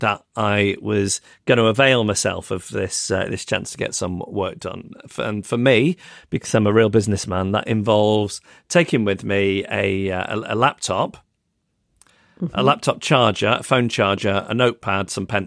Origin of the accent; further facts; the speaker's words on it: Macclesfield, North West England, United Kingdom; my hometown of Macclesfield, which is a couple of hours away from London on the train.